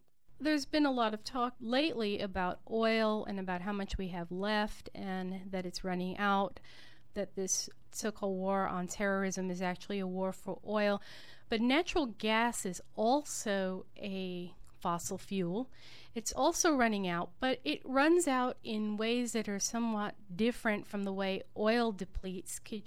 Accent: New York, United States; I can remember growing up in New York

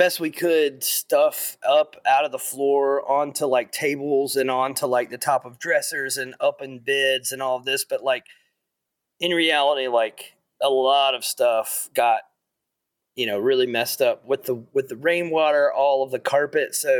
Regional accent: the South, United States; So, you know, I'm from the South, as you can tell.

